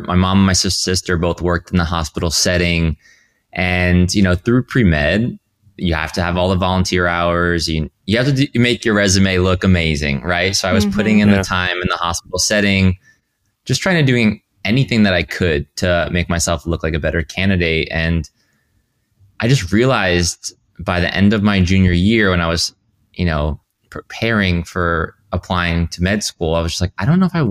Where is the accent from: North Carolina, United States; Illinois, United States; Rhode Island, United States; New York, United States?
Rhode Island, United States; And I really wasn't exposed to anything outside of a hospital setting in the small town. I grew up in Rhode Island.